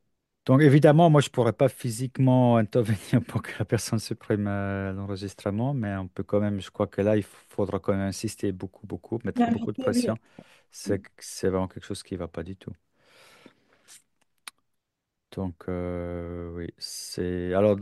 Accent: Switzerland; J'ai l'impression qu'en France, la médiation judiciaire, elle est plus près des tribunaux qu'ici. Chez nous en Suisse.

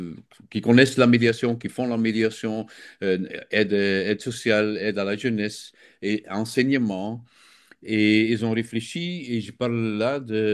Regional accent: Belgium; ils prennent une autre bière chez nous en Belgique, peut-être chez vous aussi.

